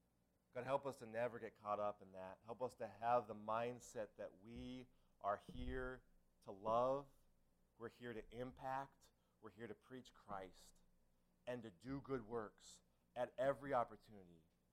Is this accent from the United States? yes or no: yes; United States; I'm an American. I believe in that.